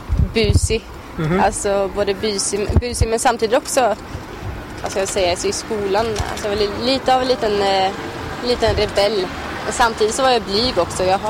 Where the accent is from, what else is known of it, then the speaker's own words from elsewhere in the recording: Kosovo; now in Sweden; jag vet ju att jag är från Kosovo.